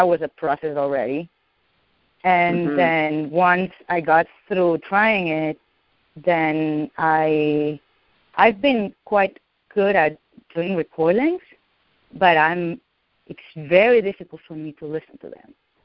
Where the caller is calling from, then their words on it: Connecticut, United States; from Connecticut.